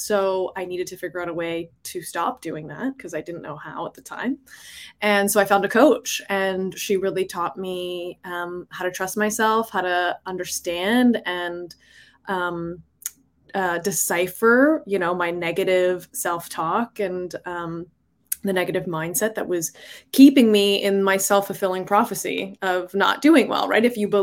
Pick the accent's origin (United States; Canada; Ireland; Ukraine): Canada; Toronto, Ontario; now in Ottawa, Canada; I'm actually originally from Toronto, but I just recently moved to Ottawa.